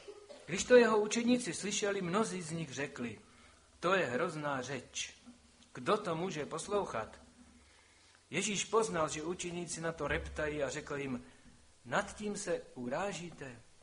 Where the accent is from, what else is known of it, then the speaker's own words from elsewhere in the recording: Velká Lhota, Zlín Region, Czechia; now in Vsetín, Czechia; já jsem mám manželku ze Vsetína, i když jsem z Velké Lhoty a na Vsetíně jsem byl, chvíli jsem sloužil asi 5-6 let, ale bydleli jsme tam a velmi dlouho a zřejmě budeme bydlet. Máme tam domek